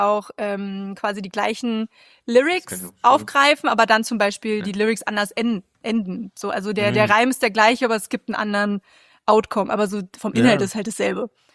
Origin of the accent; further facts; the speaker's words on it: Neuruppin, Brandenburg, Germany; Und da kam dann halt Neuruppin und ich habe dann halt zu jedem gesagt, ich komme aus Neuruppin.